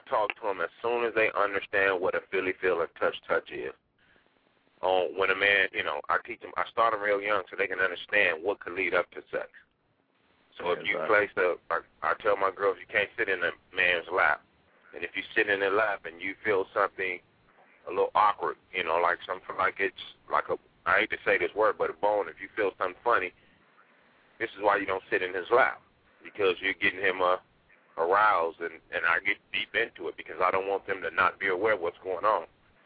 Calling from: Los Angeles, California, United States; calling from Los Angeles, California.

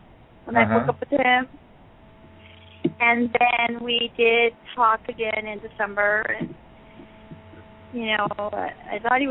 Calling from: Arizona, United States

